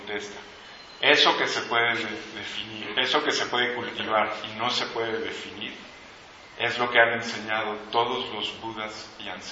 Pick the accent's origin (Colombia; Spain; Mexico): Mexico; Mexico City; now in Xalapa, Mexico; vengo de Jalapa y soy de la Ciudad de México, pero hace 15 años me fui a vivir para allá